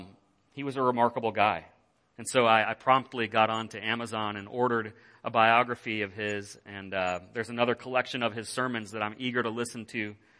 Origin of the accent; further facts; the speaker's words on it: Northern US, United States; I grew up in the North.